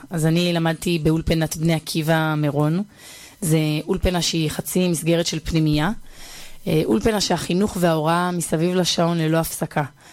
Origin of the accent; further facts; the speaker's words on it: Bar Yohai, Northern District, Israel; אני גדלתי ביישוב בר יוחאי, שבצפון